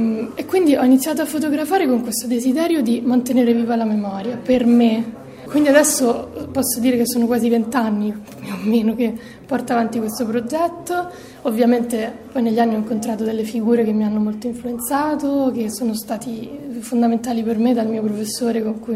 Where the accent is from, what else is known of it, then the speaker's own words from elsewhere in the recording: Rome, Lazio, Italy; la mia vita a Roma, nella crescita, perché sono comunque nata a Roma da madre sarda, e quella che era la mia famiglia di origine materna.